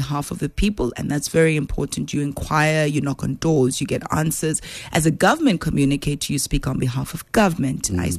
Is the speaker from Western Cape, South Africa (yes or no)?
no; Soweto, Gauteng, South Africa; So, born and raised in Dobsonville in Soweto, I always share the story of how I straddled between the township and your suburban areas